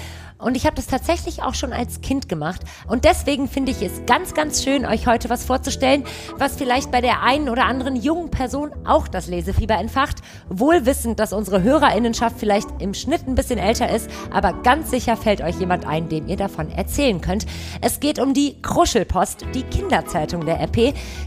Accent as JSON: {"language": "German", "country": "Germany", "tie": "born or raised there"}